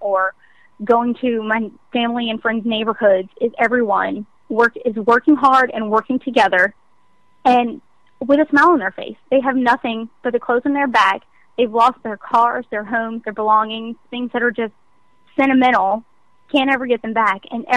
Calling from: Baton Rouge, Louisiana, United States; I'm calling from Baton Rouge, Louisiana.

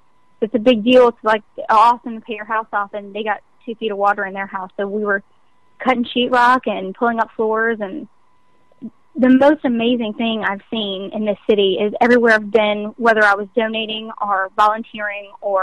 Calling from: Baton Rouge, Louisiana, United States; I'm calling from Baton Rouge, Louisiana.

